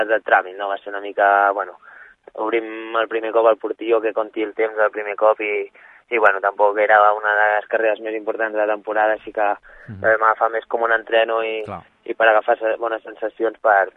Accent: Catalonia, Spain; jo que soc de Cerdanya

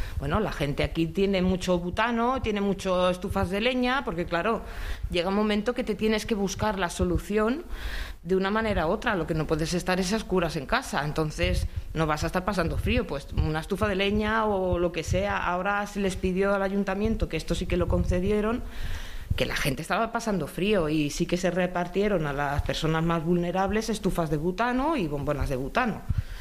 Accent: Santa Eugènia, Catalonia, Spain; jo soc de Santa Eugènia. Llevo viviendo aquí 18 años

